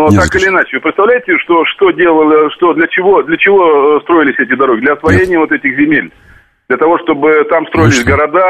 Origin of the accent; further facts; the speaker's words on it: Nadym, Yamalo-Nenets Autonomous Okrug, Russia; Я с крайнего севера, значит, есть такой город, небольшой город Надым.